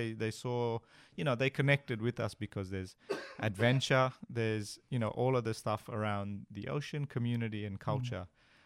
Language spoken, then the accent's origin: English; Queensland, Australia; born and raised in the Torres Strait, running around the islands there and For everyone up in the Torres Strait, we are ocean people.